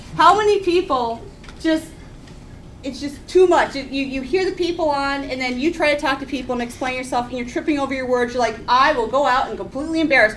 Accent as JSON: {"language": "English", "town": "Lake Geneva", "region": "Wisconsin", "country": "United States", "said": "I'm from Lake Geneva. I'm in Paul Ryan's area. We're really kind of red. It's the area where if you're a Democrat or liberal, you have your secret handshake so you all know each other."}